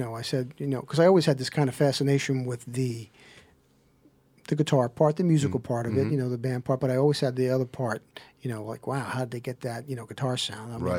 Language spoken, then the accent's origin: English; Belmar, New Jersey, United States; I've pretty much been down the shore here for my whole life. I was born in Jersey City. Oh, okay. Lived there till I was 9. Right. Then my parents moved down to Belmar.